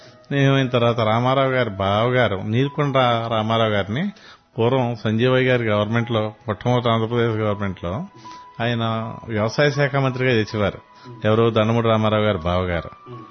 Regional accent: Kolamuru, Andhra Pradesh, India; మాది కోలమూరు గ్రామం ఉండే.

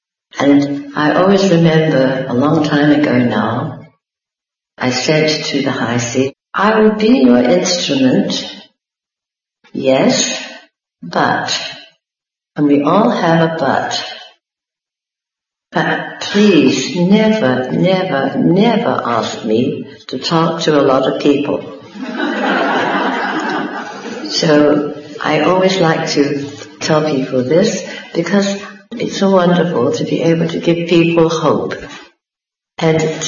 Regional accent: England, United Kingdom; I was brought up in England by a very strict mother

